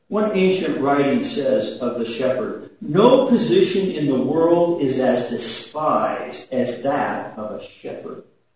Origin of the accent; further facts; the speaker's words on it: United States; I'm an American, so I can say that, right?